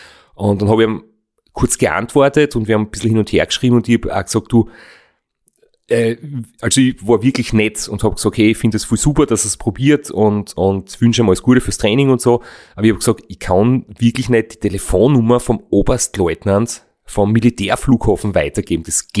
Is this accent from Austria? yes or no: yes; Austria; und natürlich halt auch, dass ich aus Österreich bin und so.